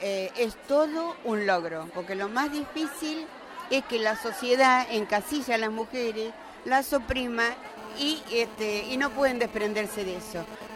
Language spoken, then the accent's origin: Spanish; Mar del Plata, Buenos Aires Province, Argentina; soy de Mar del Plata